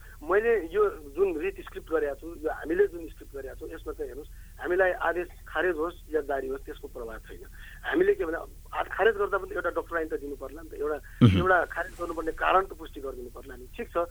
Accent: Sudurpashchim Province, Nepal; डोटीमा म सुदूरपश्चिमको नेपाली हुँ

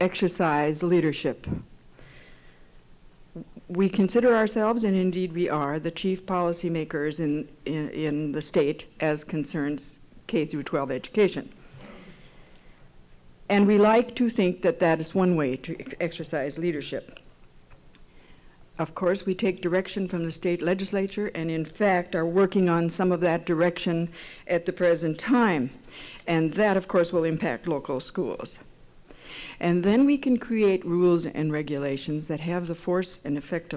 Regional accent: Lake Park, Minnesota, United States; I'm from Lake Park. For those of you who do not have any idea what I'm talking about, it's a small spot on the road between Detroit Lakes and Moorhead out in the 7th District.

